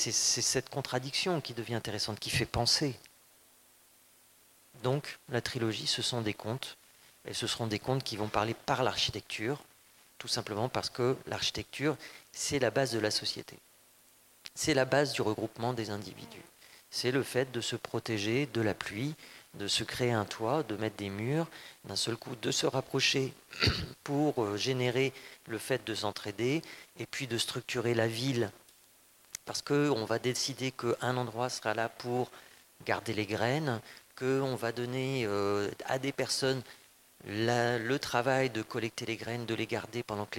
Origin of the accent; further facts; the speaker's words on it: France; qu'est-ce que ça me fait moi en tant que Française de travailler pour... un projet en Allemagne